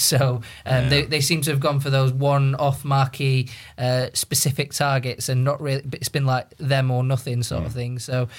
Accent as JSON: {"language": "English", "town": "Manchester", "region": "North West England", "country": "United Kingdom", "said": "And I'm from Manchester, but his managerial merry-go-round, no one's immune."}